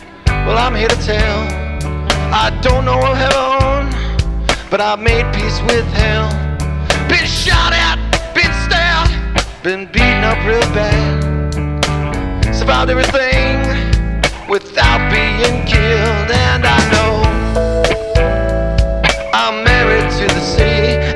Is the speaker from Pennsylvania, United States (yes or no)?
no; Campbell, California, United States; I'm from Campbell, California. You might know that by now. I'm of Danish descent.